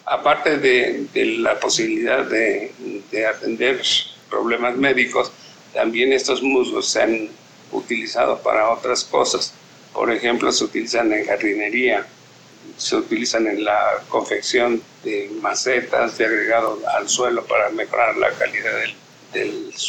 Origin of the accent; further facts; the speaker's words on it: Mexico; es una responsabilidad que tenemos no solamente como mexicanos por tener una riqueza enorme de este tipo de plantas